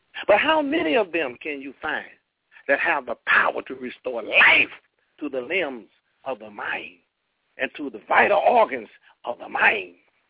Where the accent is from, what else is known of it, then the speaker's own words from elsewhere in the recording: Durham, North Carolina, United States; I'm from Walltown, Durham, North Carolina, the Bull City.